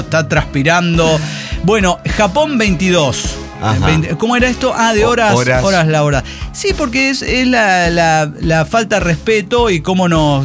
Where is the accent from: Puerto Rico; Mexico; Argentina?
Mexico; Xalapa, Veracruz; Soy el hereje de Jalapa, México.